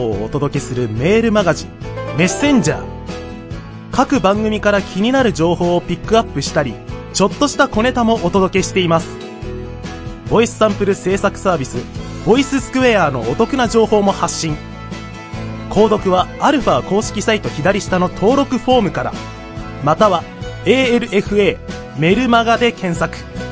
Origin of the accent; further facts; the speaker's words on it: Nerima, Tokyo, Japan; だって私の地元練馬はずっと練馬ナンバーがありますから。